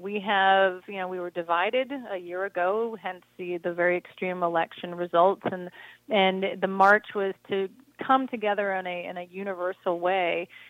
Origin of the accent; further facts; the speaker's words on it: Canada; moved away as an adult; now in United States; as a Canadian who's lived in the U.S. for a few decades